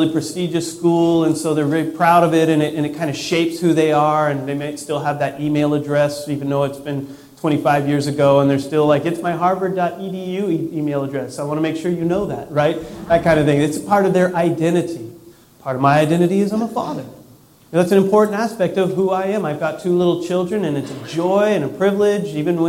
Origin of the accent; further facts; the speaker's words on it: United States; I'm an American. I'm born and raised in this country